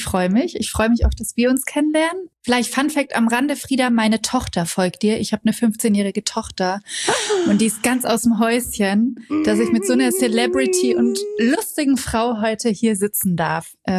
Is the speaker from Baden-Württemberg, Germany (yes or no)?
no; Hanover, Lower Saxony, Germany; ich bin Hebamme, ich komme aus Hannover